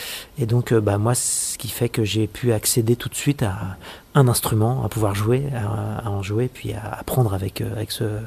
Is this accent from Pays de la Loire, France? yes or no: yes; Challans, Pays de la Loire, France; c'est la région d'où je viens, moi je viens de la région de Challans, dans le nord-ouest de la Vendée